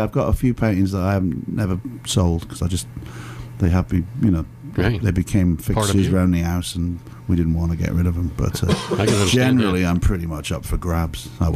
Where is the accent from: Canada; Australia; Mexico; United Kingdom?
United Kingdom; Wales; now in Chicago, United States; No, I'm from Wales originally.